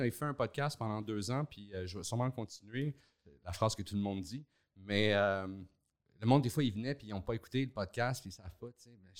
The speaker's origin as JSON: {"language": "French", "town": "Laval", "region": "Quebec", "country": "Canada", "tie": "born or raised there", "also_born_or_lived": "Montreal"}